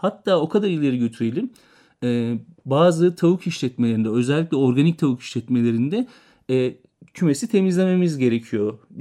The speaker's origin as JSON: {"language": "Turkish", "region": "Denizli", "country": "Turkey", "tie": "born or raised there", "said": "Ama günümüzde artık yetiştiriciliği yapılmakta, benim memleketim olduğu için altını özellikle çizmek istiyorum."}